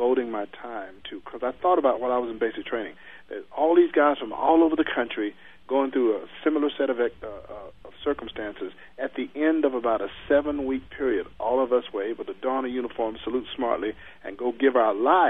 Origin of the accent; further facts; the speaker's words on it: Troy, North Carolina, United States; In my hometown where I grew up in the backwoods of North Carolina in a little town called Troy.